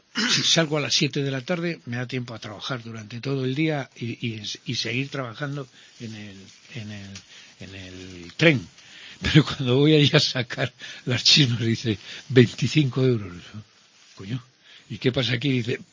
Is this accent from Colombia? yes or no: no; Spain; soy español normal, que yo no digo que sea español de primera, de segunda, de tercera. Soy español normal.